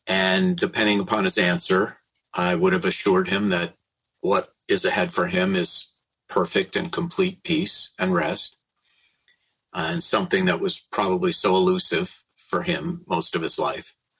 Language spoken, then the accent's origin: English; St. Louis Park, Minnesota, United States; But we grew up in St. Louis Park, both of us.